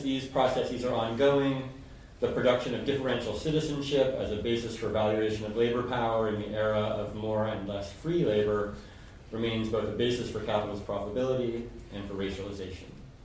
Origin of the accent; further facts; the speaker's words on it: Berkeley, California, United States; which I rarely get a chance to put up pictures of my hometown, but there's one. My hometown is basically a bunch of people standing around a dumpster.